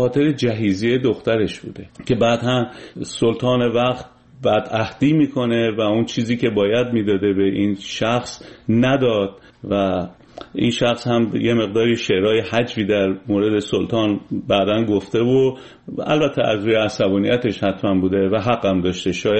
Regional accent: Iran; هم در کار ما که ایرانی هستیم مؤثر بودن

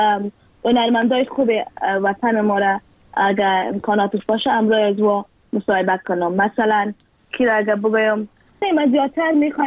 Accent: Afghanistan

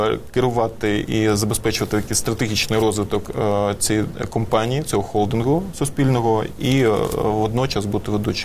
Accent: Crimea, Ukraine; Спасибо, я прекрасно, як кримчанин, розуміє російський язик.

